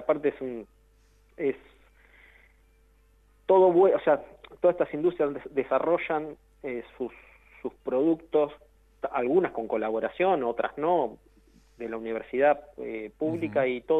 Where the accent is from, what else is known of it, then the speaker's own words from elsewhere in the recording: Argentina; hablo en la generalidad de lo que somos como argentinos.